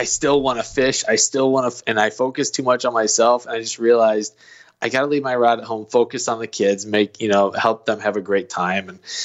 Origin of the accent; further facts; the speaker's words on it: Illinois, United States; moved away; And I grew up in Illinois. And so when I came to Missouri, my buddy was like, we got to go to Montauk.